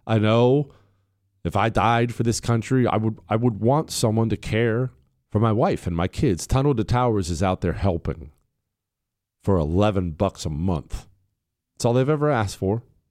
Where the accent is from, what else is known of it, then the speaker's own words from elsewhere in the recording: United States; I'm an American. I should never eat a cold sandwich.